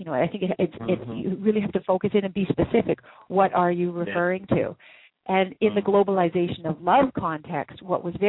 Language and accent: English; Ontario, Canada; now in Vienna, Austria; I'm from Canada. So I'm a Canadian citizen. I grew up in Northern Ontario, where it's very cold, and in the wintertime at least. And I grew up in a multicultural family. So I have a British Ukrainian Canadian background, and then I married an Austrian